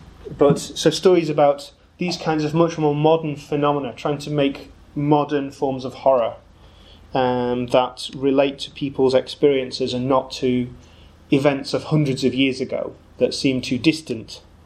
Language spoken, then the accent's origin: English; Liverpool, North West England, United Kingdom; Campbell was using Liverpool, his hometown, also my hometown, as one of the main sources of inspiration.